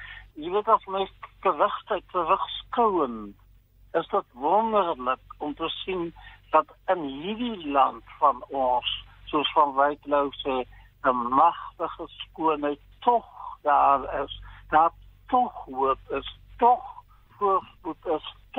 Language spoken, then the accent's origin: Afrikaans; Ladismith, Western Cape, South Africa; na my geboortedorp, Ladysmith. Dan is daar in Kannaland.